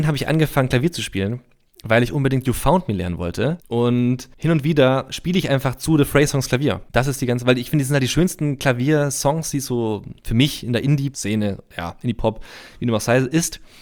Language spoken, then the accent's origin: German; Reutlingen, Baden-Württemberg, Germany; Ich komme aus Reutlingen, das ist so eine Stunde entfernt.